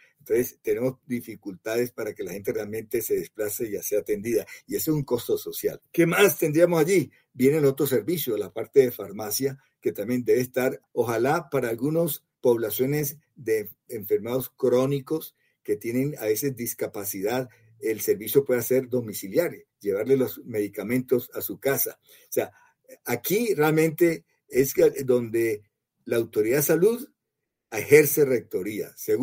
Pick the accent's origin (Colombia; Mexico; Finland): Colombia; Barranquilla, Atlántico; te pongo un ejemplo, Barranquilla, mi tierra, no tiene un hospital público de tercer nivel